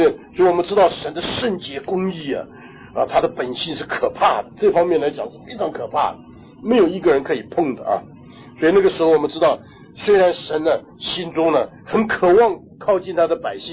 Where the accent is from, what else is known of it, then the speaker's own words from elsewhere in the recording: China; 我们中国人讲这个飞蛾扑火